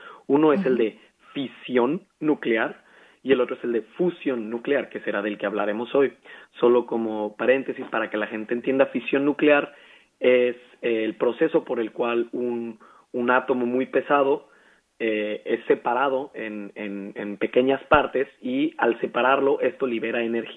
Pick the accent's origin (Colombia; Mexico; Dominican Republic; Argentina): Mexico; now in Berlin, Germany; Yo soy mexicano y la sufro mucho. Tengo que tener muchas chamarras. Es un clima muy diferente a lo que estaba acostumbrado.